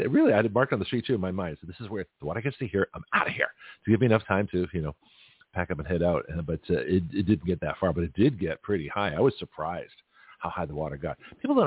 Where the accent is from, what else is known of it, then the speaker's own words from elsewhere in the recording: Lexington, Massachusetts, United States; And I grew up in Lexington. I went to high school there.